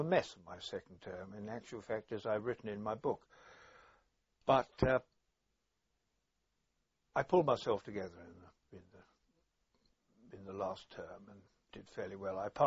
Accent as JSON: {"language": "English", "town": "Nainital", "region": "Uttarakhand", "country": "India", "tie": "born there", "said": "I was born in Nainital in India in 1919."}